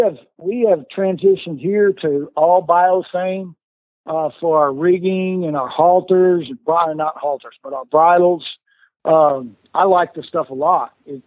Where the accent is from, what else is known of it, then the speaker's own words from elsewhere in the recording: San Angelo, Texas, United States; You know, I'm from San Angelo out in the desert of West Texas.